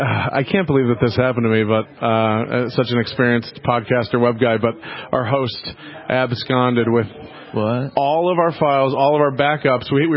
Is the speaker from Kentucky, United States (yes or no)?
no; Florida, United States; now in Los Angeles, United States; I'm actually from Florida.